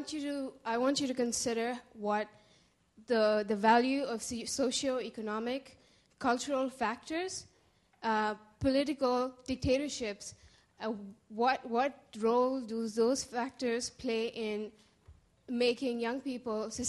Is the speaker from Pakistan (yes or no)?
yes; Pakistan; I'm from Pakistan. I'm a Muslim from Pakistan